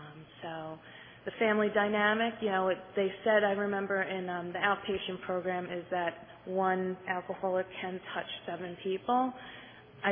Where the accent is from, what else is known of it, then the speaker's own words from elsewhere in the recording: New York, United States; from New York.